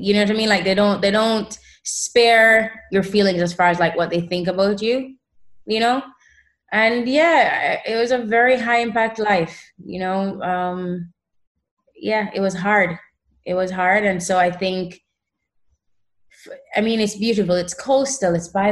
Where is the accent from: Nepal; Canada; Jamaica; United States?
Jamaica; Savanna-la-Mar, Westmoreland; that's why … because I'm from Savannah Lamar, right? To kind of just remember my beginnings.